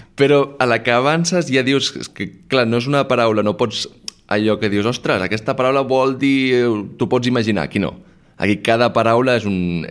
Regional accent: Sant Adrià de Besòs, Catalonia, Spain; Jo sóc de Sant Adrià

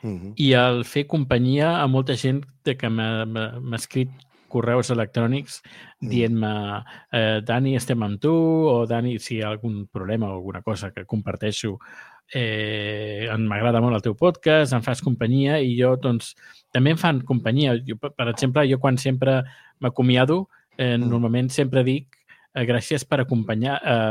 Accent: Catalonia, Spain; moved away; com que no he viscut a Catalunya durant tots aquests anys, jo crec que el meu català s'ha mantingut dins del meu cervell intacte

